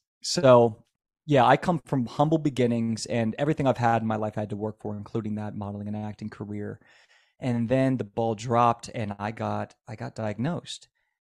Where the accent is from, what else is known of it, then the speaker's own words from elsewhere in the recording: Virginia, United States; I just moved out there with no money, no friends, no connections. I'm from Virginia.